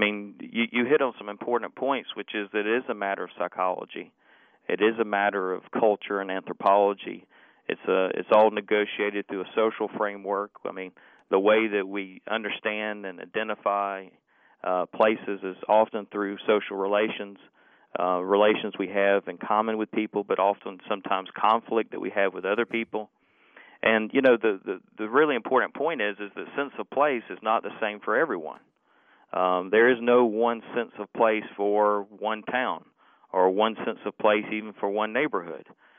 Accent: the South, United States; And as a Southerner, I immediately thought, how in the world did this happen? I'd grown up as a white Southerner, seeing a lot of Confederate monuments, Civil War battlefields

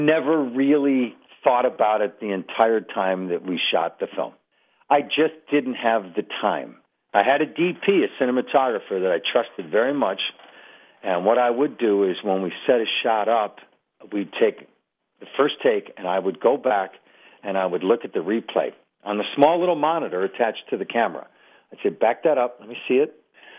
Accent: Buffalo, New York, United States; I absolutely could not have made the film without the support of my hometown. That's the God's honest truth. From my mayor, Byron Brown, and the city of Buffalo

